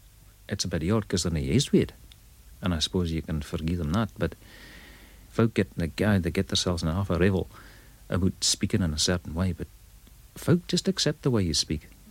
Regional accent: Dundee, Scotland, United Kingdom; I come from Dundee. Dundee comes South Angus, you might say.

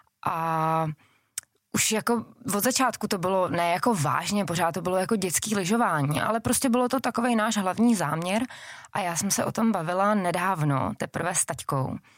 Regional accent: Podkrkonoší, Czechia; Takže já jsem z Podkrkonoší a tam ještě v té době bývalo docela hodně sněhu i u nás na zahradě

